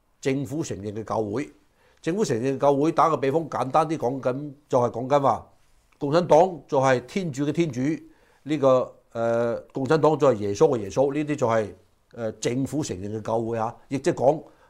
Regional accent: China; 因為同我哋中國人有關嚇，或者同我哋華人有關

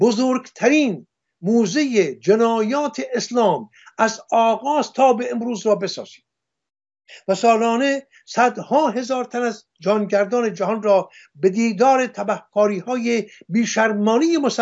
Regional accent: Iran; ما ایرانی هستیم. ما گرانبهاترین گنجینه‌های فرهنگ جهان را در گنجینه خود داریم

